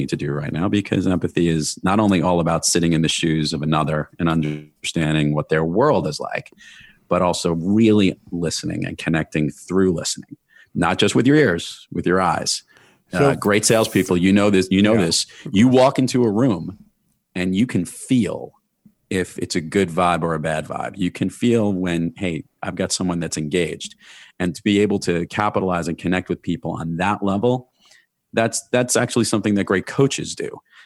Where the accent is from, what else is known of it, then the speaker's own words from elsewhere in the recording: Rockaway Beach, New York, United States; also born or lived in Brooklyn; now in Westchester, United States; And I've lived in New York my whole life. It's actually really interesting. I grew up in Rockaway Beach, Queens. I was born in Brooklyn, grew up in Rockaway Beach, Queens.